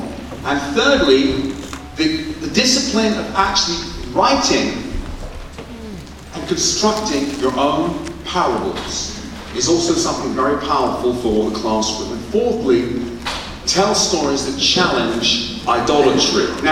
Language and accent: English; East of England, United Kingdom; I'm English, I apologize for that. But I am actually from Hertfordshire, which is a very small county in the south of England.